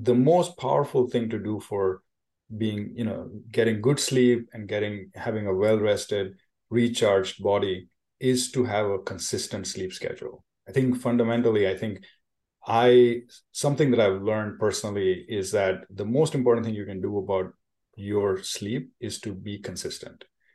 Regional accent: India; I grew up in India, and naps were sort of a part of our culture in a way.

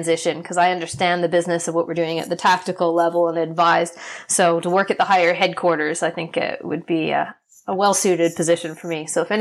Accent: Victoria, British Columbia, Canada; Victoria is my hometown, so I'm completely biased when I'm going to talk about it, but it's the capital of British Columbia. It's a small city, less than 500,000 people, and it's beautiful.

